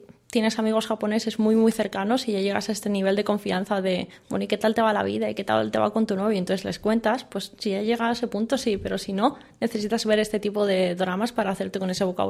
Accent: Spain; yo soy española, mi pareja es española y yo me comporto como una española.

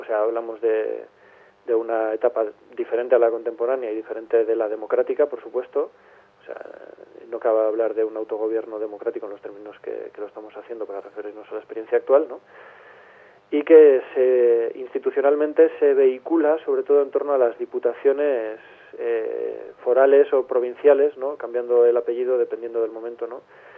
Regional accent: Basque Country, Spain; los vascos, como vascos, somos los primeros españoles.

